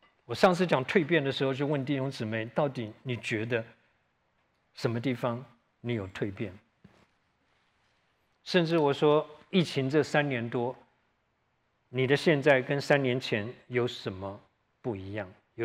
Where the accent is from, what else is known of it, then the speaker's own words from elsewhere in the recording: Taiwan; also born or lived in Tainan; 我小的时候在台湾，我们那时候很小很小，住在眷村，那时候很穷哈，不像现在，家里面家电是每一个家都有的。我们那时候，搬到台南以后，那是我小的时候已经11岁了